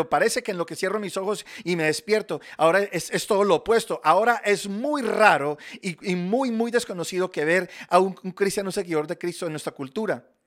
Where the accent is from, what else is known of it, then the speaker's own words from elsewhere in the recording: Charlotte, North Carolina, United States; crecí en Charlotte, no en Cary. Pero cuando yo estaba creciendo, es todo el mundo, oh sí, wow, eres de Carolina del Norte.